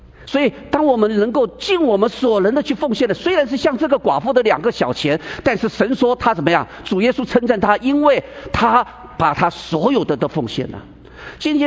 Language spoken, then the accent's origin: Chinese; China; 这是我们中国人的自卑感